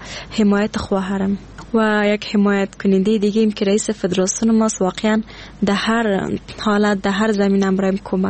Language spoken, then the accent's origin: Persian; Afghanistan; یگانه مشکلی که ما افغانا داریم همین شرایط است.